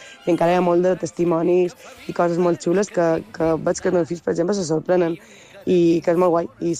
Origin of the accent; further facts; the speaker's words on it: Palma, Balearic Islands, Spain; soc de Palma, vaig néixer el 27 de febrer de 1985